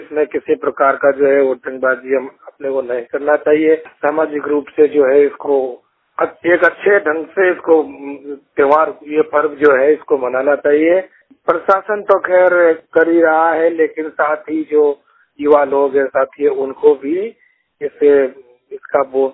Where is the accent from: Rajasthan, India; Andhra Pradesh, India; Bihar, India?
Rajasthan, India; पूर्णतः दृष्टिहीन हूँ, राजस्थान में जयपुर जिले का निवासी हूँ।